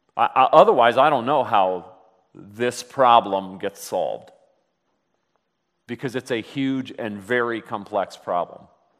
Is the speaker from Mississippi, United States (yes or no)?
no; Cuyahoga Falls, Ohio, United States; I grew up in Cuyahoga Falls, still live there today. Born in the 60s, mid-60s, Cuyahoga Falls was often labeled Caucasian Falls because it was a predominantly, and still is, a very predominantly white community.